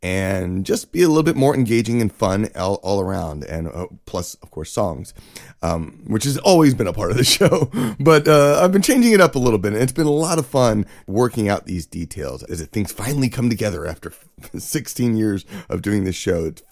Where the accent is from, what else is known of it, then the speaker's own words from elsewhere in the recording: Scotland, United Kingdom; me being Scottish, because most people associate kilts with the Scots.